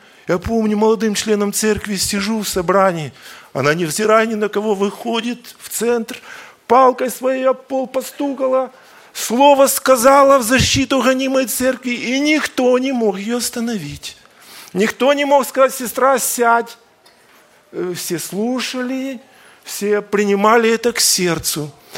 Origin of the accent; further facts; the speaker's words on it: Kyiv, Ukraine; И я немножко, как киевлянин, хочу сказать